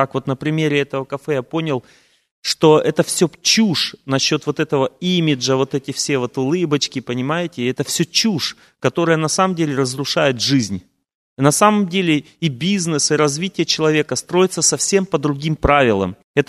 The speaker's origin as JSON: {"language": "Russian", "country": "Russia", "moved": "yes", "lives_now": "United States", "said": "я думал, я из России уехал. Я говорю, я в Америке"}